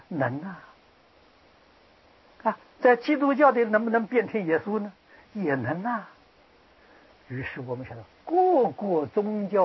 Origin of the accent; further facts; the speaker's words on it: China; 我们中国人喜欢简略